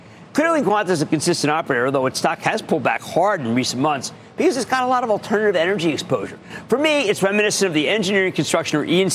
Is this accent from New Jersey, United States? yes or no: yes; New Jersey, United States; Sonny in my home state of New Jersey.